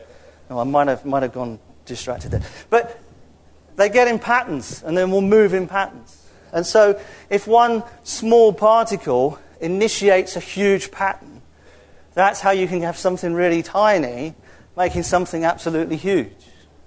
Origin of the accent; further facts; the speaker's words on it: England, United Kingdom; It's German and I'm English. Whenever did an Englishman pronounce German correctly?